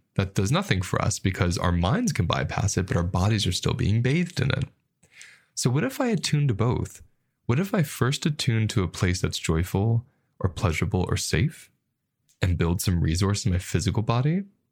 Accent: United States; And the culture I grew up with in America was the latter.

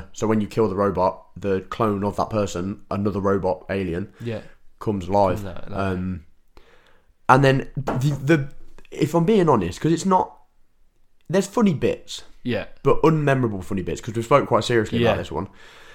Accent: United Kingdom; It's in my top 3, and I don't want to be biased as a British man.

